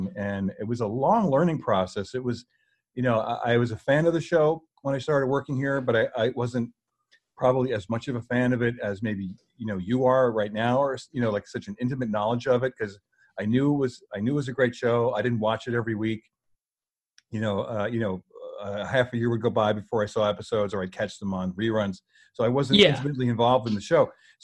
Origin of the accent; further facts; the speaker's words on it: New York, United States; also born or lived in New Jersey; Growing up as a kid, I grew up in the New York area, New York, New Jersey area, in the pre-cable days